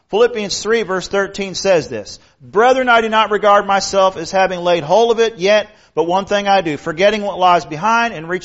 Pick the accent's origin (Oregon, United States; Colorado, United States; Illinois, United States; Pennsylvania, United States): Illinois, United States; Champaign-Urbana; I grew up in Illinois. That's my home where I grew up. Champaign-Urbana, Illinois is where I grew up. What we had was corn and soybeans.